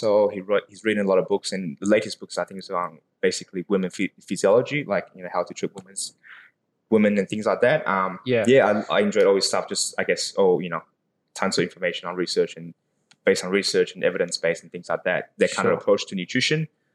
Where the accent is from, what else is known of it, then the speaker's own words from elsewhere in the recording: Taiwan; moved away; because I moved all the way from Taiwan. So that's where I grew up.